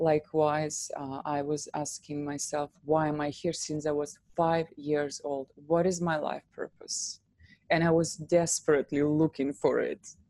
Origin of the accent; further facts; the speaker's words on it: Russia; So I was born in Russia somewhere in the 80s